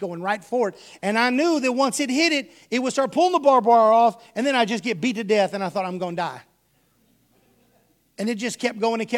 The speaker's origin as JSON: {"language": "English", "town": "Houston", "region": "Texas", "country": "United States", "tie": "born or raised there", "said": "I grew up mostly in Houston. But I spent most all my summers in Cuero."}